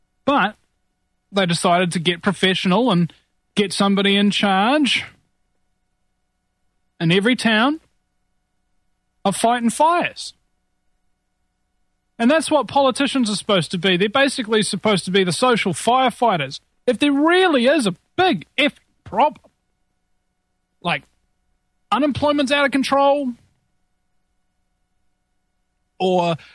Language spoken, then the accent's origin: English; New Zealand; I'm your host … unlike many hosts on this network, I'm from New Zealand.